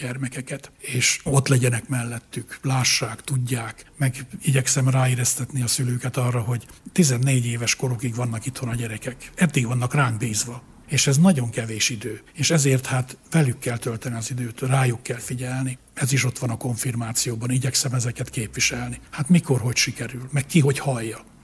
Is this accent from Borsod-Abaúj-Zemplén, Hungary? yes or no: yes; Sajóálmos, Borsod-Abaúj-Zemplén, Hungary; born there; én a Sajó Álmosi gyülekezetbe születtem bele, én ott konfirmáltam.